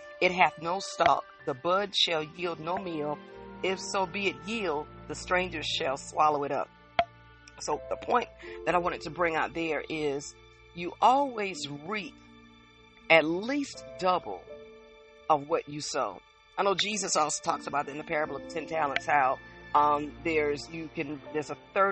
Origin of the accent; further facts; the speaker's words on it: South Carolina, United States; also born or lived in Jersey City, United States; now in North Carolina, United States; was raised and was born in Jersey City, but raised in South Carolina and planted in North Carolina.